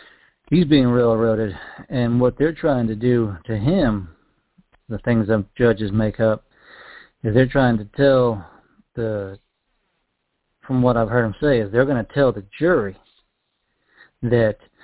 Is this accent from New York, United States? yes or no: no; Georgia, United States; I'm from Georgia.